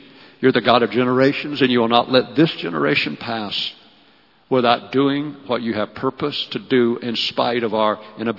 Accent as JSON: {"language": "English", "region": "Arkansas", "country": "United States", "also_born_or_lived": "Los Angeles", "said": "I'm from Arkansas originally, so the humidity is rough. You know, I was living in L.A. at the time."}